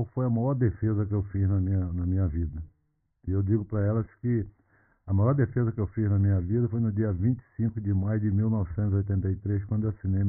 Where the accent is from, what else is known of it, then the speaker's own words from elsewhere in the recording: Rio de Janeiro, Brazil; porque eu fui criado no Rio de Janeiro.